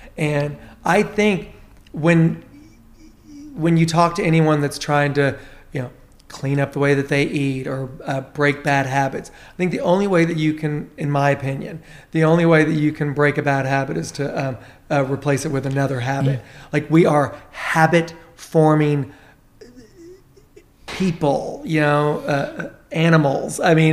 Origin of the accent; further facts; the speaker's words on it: Tennessee, United States; I'm from Tennessee. I've bought great jeans. I worked in Santa Fe a couple of years ago.